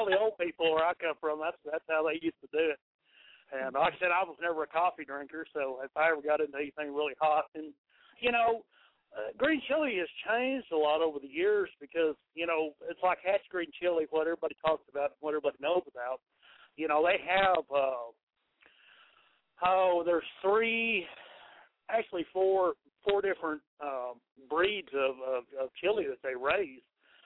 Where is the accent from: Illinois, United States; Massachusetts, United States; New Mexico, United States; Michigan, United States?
New Mexico, United States; I grew up in New Mexico. I'm from New Mexico originally, and green chili was a main staple for me when I grew up